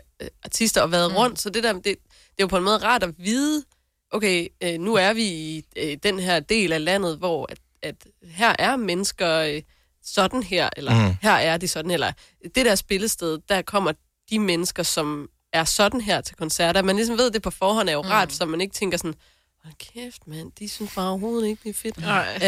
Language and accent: Danish; North Denmark Region, Denmark; jeg er jo selv nordjyde, ikke?